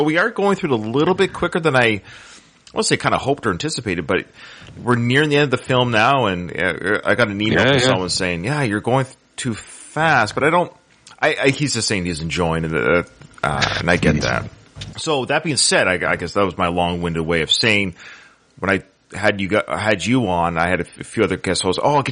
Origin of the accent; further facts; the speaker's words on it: Canada; Canada, my home country, absolutely sucks.